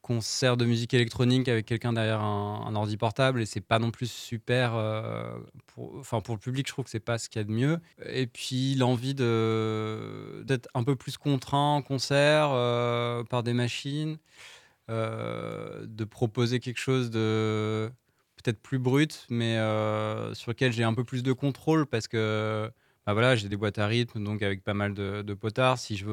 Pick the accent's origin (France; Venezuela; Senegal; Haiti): France; Malicorne, Pays de la Loire; also born or lived in Le Mans; parce que je suis natif du Mans, mais j'ai grandi à Malicorne.